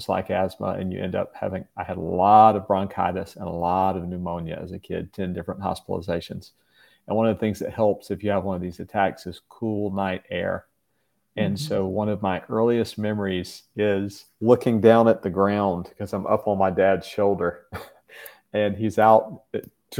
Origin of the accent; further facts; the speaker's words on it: North Carolina, United States; I grew up in Eastern North Carolina, rural Eastern North Carolina, where my family has been for probably at least about 300 years.